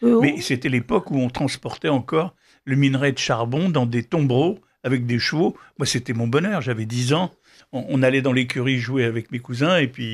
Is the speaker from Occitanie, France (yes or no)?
yes; Occitanie, France; comme on me disait ça quand j'étais enfant, dans l'Aveyron